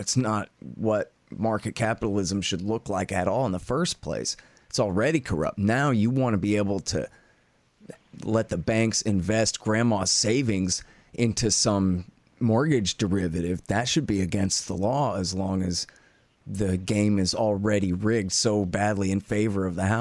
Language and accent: English; Texas, United States; because I'm from Texas, and so I'm not that familiar with this company